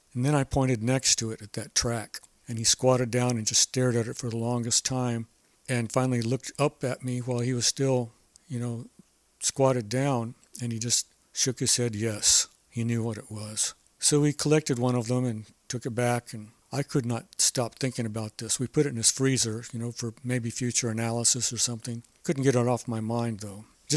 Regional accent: Arizona, United States; Okay, well, I was born and raised in Arizona.

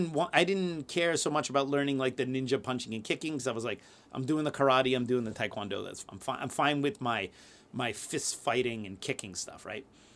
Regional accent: New Jersey, United States; we grew up in New Jersey. We had like a yard, trees and stuff like that.

